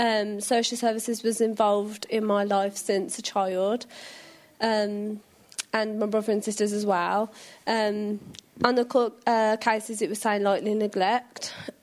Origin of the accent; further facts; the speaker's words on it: Birmingham, West Midlands, United Kingdom; I grew up in Birmingham.